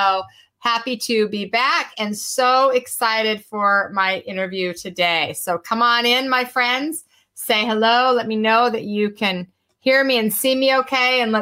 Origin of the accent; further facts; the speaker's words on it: Utah, United States; When I was raised in Utah, I remember when the sun would go away.